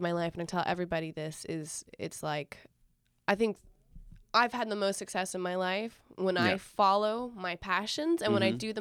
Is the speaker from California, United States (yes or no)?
yes; California, United States; especially I came from Northern California, which is so anti-military hippie town.